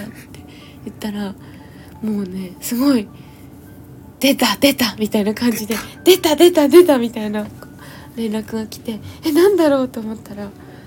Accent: Miyagi, Japan; その私はね、その宮城出身で、

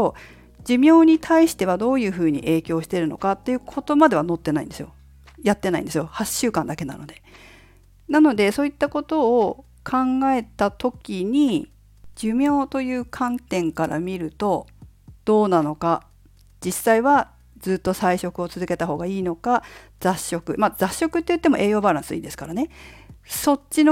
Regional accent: Fukushima, Japan; 私の実家は福島県福島市で農家をやってるんです。

